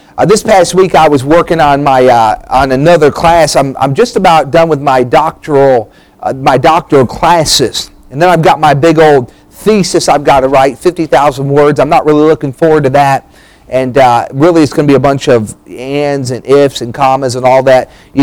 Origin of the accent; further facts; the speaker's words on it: New Hampshire, United States; I said, growing up in New Hampshire, there was zero Church of Christ.